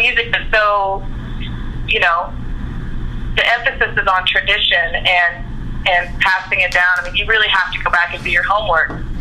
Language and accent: English; Kansas City, United States; I mean, I grew up in Kansas City, so there's a lot of bands out of there that were touring